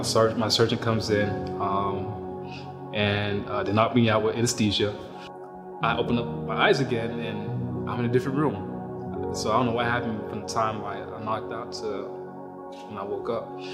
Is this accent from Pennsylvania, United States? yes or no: no; West Palm Beach, Florida, United States; I'm from West Palm Beach, Florida.